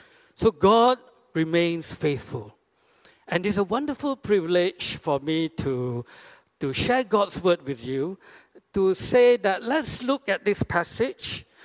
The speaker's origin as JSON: {"language": "English", "town": "Alor Setar", "region": "Kedah", "country": "Malaysia", "tie": "born or raised there", "said": "I grew up in the Trinity Baptist Church in Alostar, and then studied at Tar College"}